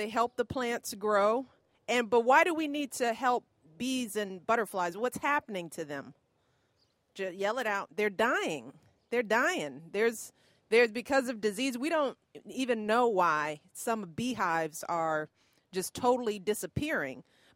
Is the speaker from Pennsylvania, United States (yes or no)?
no; Chicago, Illinois, United States; Where am I from? Chicago.